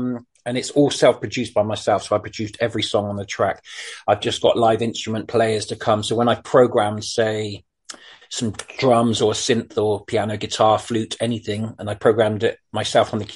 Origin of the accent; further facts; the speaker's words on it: Kundbu, Denmark; English is a second language; I am in Denmark at the moment. In my hometown now, called Kundbu. It's about 40 minutes north of Copenhagen.